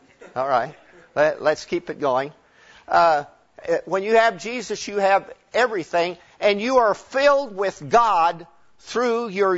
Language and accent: English; Oklahoma City, Oklahoma, United States; First of all, I'm an Okie. I was born in Oklahoma City.